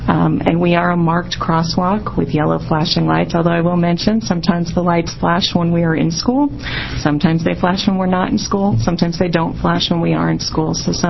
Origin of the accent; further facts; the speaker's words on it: Salem, United States; I'm from Salem.